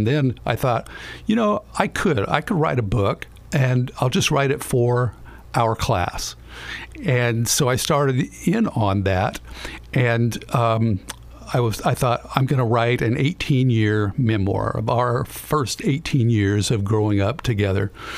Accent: Roseburg, Oregon, United States; I grew up in Roseburg, out in the Green area. Went through K through 12 in the Roseburg schools.

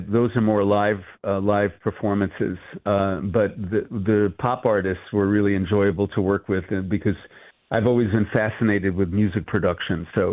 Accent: New York City, New York, United States; I'm from New York City, so I just, rented a room here and there, and just kept my expenses down.

